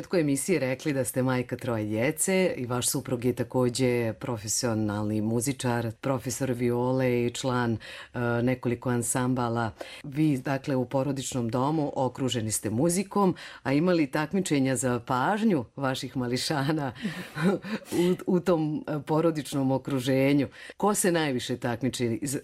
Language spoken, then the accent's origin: Serbian; Banja Luka, Republika Srpska, Bosnia & Herzegovina; Mada su mnoga takmičenja i kod nas u Banja Luci, u Republici Srpskoj, u regionu iznjedrila i pokazala velike talente